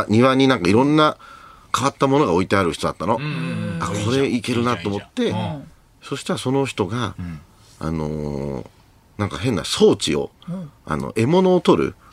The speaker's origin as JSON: {"language": "Japanese", "town": "Matsudo", "region": "Chiba", "country": "Japan", "said": "一応松戸"}